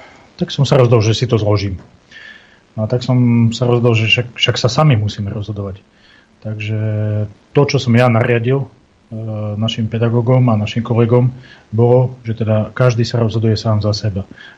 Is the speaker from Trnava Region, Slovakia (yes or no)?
no; Detva, Banská Bystrica Region, Slovakia; Ja som detvanec, ja som lázník.